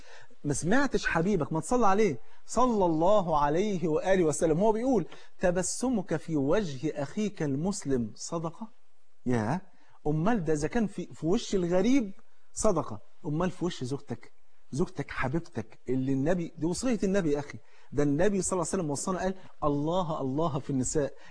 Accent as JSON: {"language": "Arabic", "country": "Egypt", "said": "وفي بالك تعرف الفول عندنا في مصر فرض عين"}